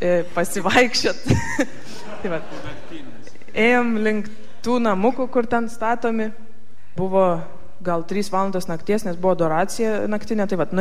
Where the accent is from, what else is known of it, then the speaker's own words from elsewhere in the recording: Jonava, Kaunas County, Lithuania; esu iš Jonavos